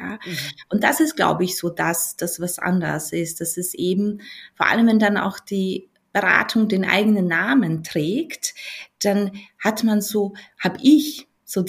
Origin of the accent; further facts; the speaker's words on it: Vienna, Austria; Und habe die Zeit in meiner Heimatstadt in Wien verbracht